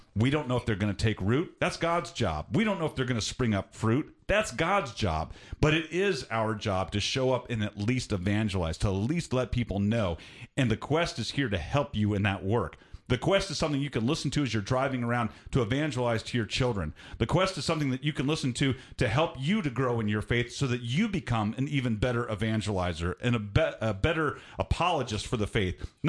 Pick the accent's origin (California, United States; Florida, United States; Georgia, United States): Georgia, United States; Atlanta; I'm originally from Atlanta, and I moved around all over the place.